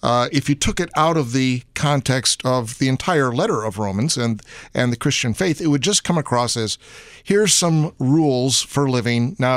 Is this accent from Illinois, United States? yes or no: yes; Chicago, Illinois, United States; I'm from Chicago. Don't talk about Green Bay.